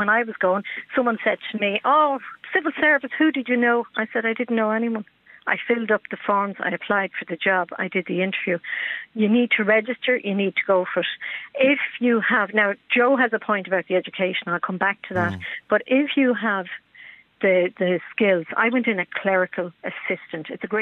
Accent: Dublin, Leinster, Ireland; I'm from Dublin's inner city.

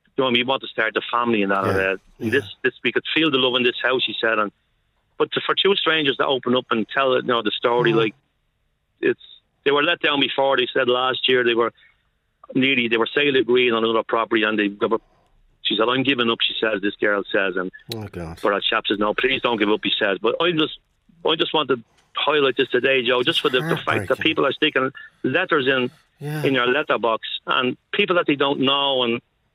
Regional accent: Ballyfermot, Leinster, Ireland; also born or lived in Crumlin; I'm from Ballyfermot, Joe, all my life. I moved to Crumlin, unfortunately, for 2 years, but I'm 63 years of age and I'm 61 years in Ballyfermot

